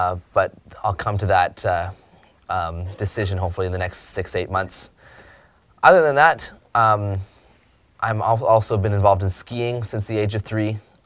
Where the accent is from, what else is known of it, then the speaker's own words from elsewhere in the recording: Vancouver, British Columbia, Canada; I'm 22 years old, born and raised in Vancouver, here in Vancouver, BC.